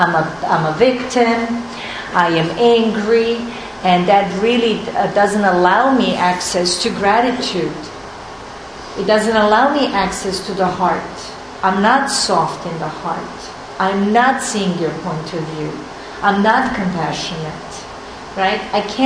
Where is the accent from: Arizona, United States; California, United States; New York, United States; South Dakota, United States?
New York, United States; New York City; I'm a New Yorker. I never watched Law and Order in New York City.